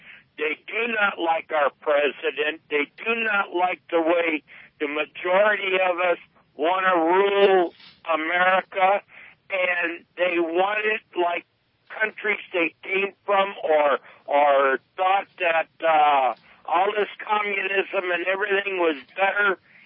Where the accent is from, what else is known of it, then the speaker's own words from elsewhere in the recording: Los Angeles, California, United States; And I grew up in the Watts riots down in L.A.